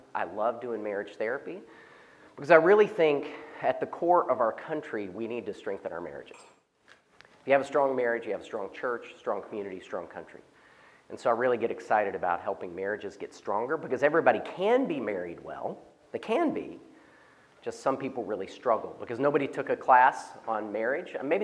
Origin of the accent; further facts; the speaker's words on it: Arkansas, United States; He grew up in Fayetteville. I grew up in Arkansas. So I'm a Razorback fan.